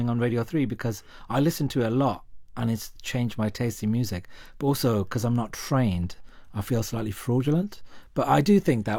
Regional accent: Wolverhampton, West Midlands, United Kingdom; accent: Wolverhampton; one of my nieces, who is university educated, calls me posh because I've lost my Wolverhampton accent.

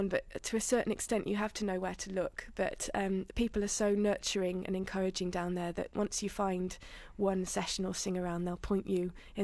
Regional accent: Stafford, West Midlands, United Kingdom; moved away as an adult; also born or lived in Cheshire; now in Devon, United Kingdom; Yes, I was born in Cheshire and brought up in Stafford, but I moved to Devon when I was 18 and I've been there ever since.

